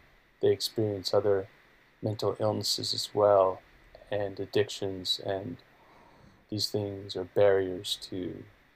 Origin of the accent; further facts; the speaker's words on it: Los Angeles, California, United States; extremely wealthy people who live in high-end condos, and it's all happening here in my hometown, in Los Angeles.